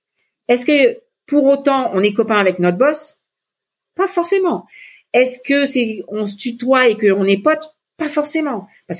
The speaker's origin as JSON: {"language": "French", "country": "Lebanon", "lives_now": "Canada", "said": "moi je viens du Liban et la feuille de vigne c'est fourrée au riz, c'est hyper important pour moi"}